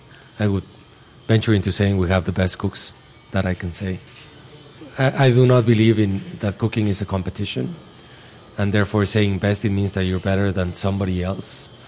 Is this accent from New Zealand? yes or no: no; Mexico; English is a second language; I was born and raised in Mexico, but my grandfather, Enrique, had some Catalonian blood in him